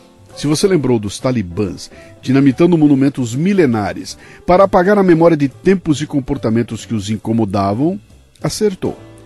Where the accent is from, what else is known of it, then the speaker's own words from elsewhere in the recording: Bauru, São Paulo, Brazil; Eu vou pensar em Bauru, por exemplo, a minha cidade natal.